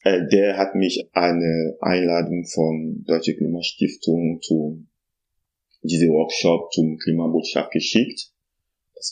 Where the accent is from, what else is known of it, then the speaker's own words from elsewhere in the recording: Togo; moved away as an adult; now in Germany; Ich komme aus Togo, wo ich Naturwissenschaft studiert habe und als Lehrer gearbeitet habe bis 2014. Dann bin ich nach Deutschland wegen Studien gekommen, habe an der Uni Oldenburg Umweltwissenschaft studiert.